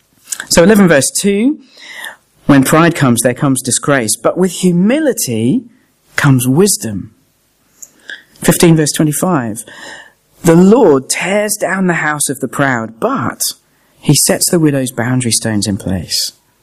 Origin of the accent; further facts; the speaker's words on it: United Kingdom; And as a Brit, I found myself feeling very proud